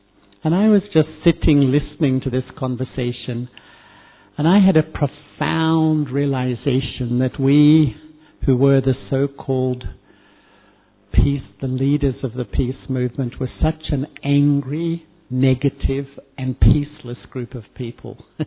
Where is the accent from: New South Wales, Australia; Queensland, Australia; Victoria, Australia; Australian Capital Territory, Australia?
Victoria, Australia; Melbourne; I grew up in Melbourne and I was very involved in many social movements.